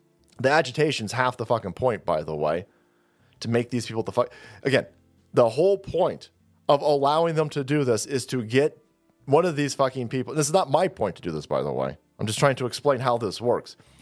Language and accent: English; San Francisco, California, United States; this is my hometown over here. I'm in San Francisco and I've got these dipshits over here blocking my Golden Gate.